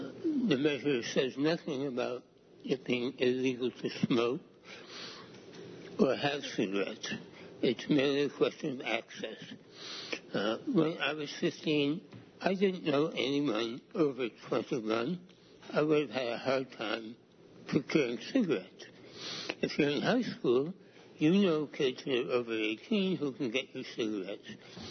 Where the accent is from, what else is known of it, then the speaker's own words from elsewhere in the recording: Portland, United States; I'm from Portland.